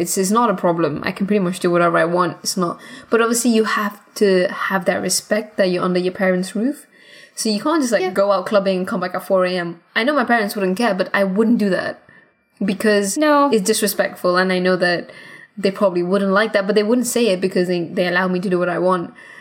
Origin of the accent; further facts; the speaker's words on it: Gibraltar; I'd love to say I'm from India, but the truth is I've never lived there, so I can't say that. I am from Gibraltar. That's where I'm from.